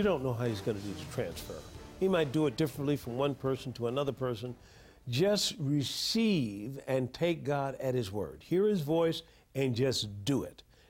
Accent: Tuskegee, Alabama, United States; When I was a little kid growing up in Tuskegee, Alabama, oh, I went to church all right.

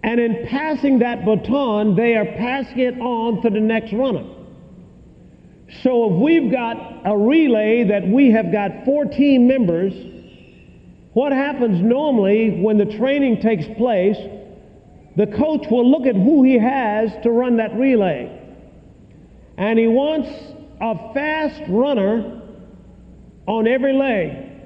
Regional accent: Tuskegee, Alabama, United States; I remember when I was brought up down in Tuskegee, Alabama

